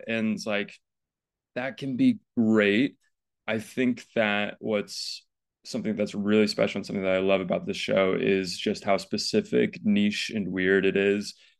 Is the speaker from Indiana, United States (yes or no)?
yes; Carmel, Indiana, United States; I'm from central Indiana. I'm from Indianapolis area, from Carmel.